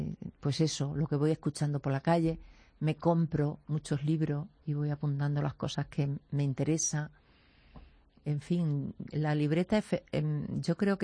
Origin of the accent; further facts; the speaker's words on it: Extremadura, Spain; Yo que soy extremeña, me ha costado.